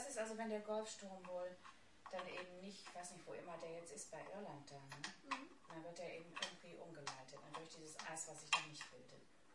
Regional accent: Siberia, Russia; Ich komme aus Sibirien und friere mich hier kaputt.

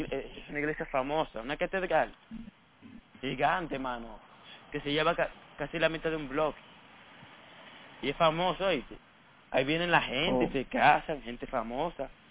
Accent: Dominican Republic; now in New York, United States; Soy caliente dominicano. Por donde yo vivo, no hay tanto dominicano.

